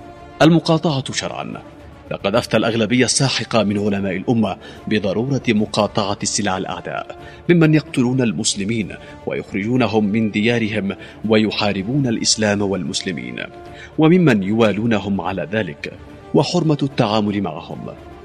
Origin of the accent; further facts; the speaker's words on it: Yemen; ونحن كشعب يمني نملك الجهاد بالسلاح